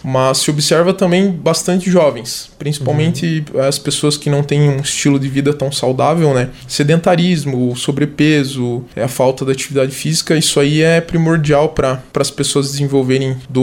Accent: Campos Novos, Santa Catarina, Brazil; Eu sou daqui mesmo, de Campos Novos.

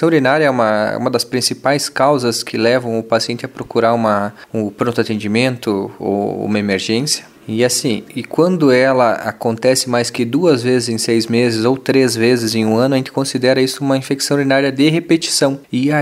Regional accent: Chapecó, Santa Catarina, Brazil; born there; also born or lived in Campos Novos; Eu nasci em Chapecó, mas morei por muitos anos aqui em Campos Novos, né?

